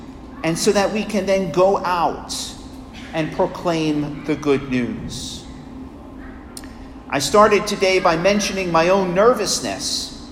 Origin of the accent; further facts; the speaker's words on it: Bethpage, New York, United States; also born or lived in Queens; I was born in Queens, New York, and we later lived in Bethpage on Long Island. Many people ask me what happened to your accent, and I seem to have lost it along the way somewhere